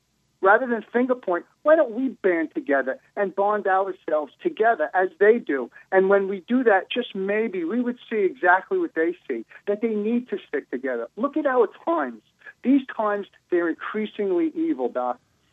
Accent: Brooklyn, New York, United States; However, my life experience growing up in Brooklyn is they stick together.

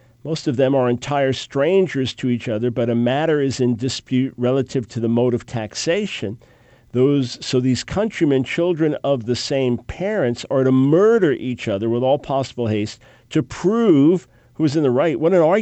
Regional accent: New York City, New York, United States; I grew up in New York City, Long Island, and didn't have kind of an outdoors hunting, gun handling background.

